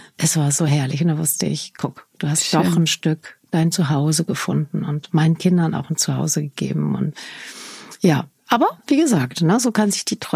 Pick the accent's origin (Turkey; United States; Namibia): Namibia; now in Germany; Weil ich komme aus einer Flüchtlingsfamilie und einer Auswanderungsfamilie und bin dann ja quasi da aus meiner Heimat Namibia dann nach Deutschland gekommen.